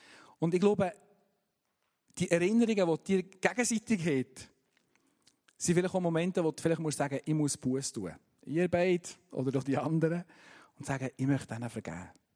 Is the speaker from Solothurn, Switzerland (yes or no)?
no; Frutigen, Bern, Switzerland; Wo ich herkomme, Frutigen, das ist ein christliches Dorf. Potzblitz, das zweitchristlichste Dorf in der Schweiz, immer noch. 50% meiner Schulkollegen sind in die Kirche gegangen, Freikirche.